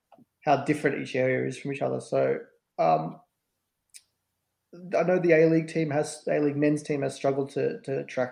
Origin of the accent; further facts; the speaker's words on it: Melbourne, Victoria, Australia; I'm from Melbourne